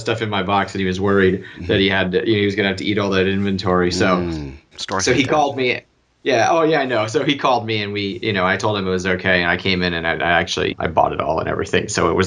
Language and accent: English; Annapolis, Maryland, United States; Yeah, so I grew up in Maryland. I grew up in Annapolis, Maryland.